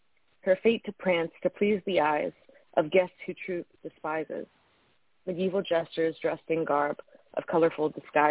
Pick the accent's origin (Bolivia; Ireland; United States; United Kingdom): Bolivia; I grew up in Bolivia, and I've been to Lake Titicaca, and I liked it being pulled in here.